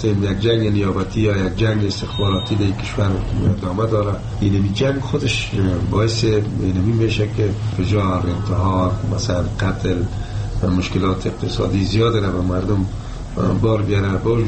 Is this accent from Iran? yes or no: no; Afghanistan; ما افغان هستیم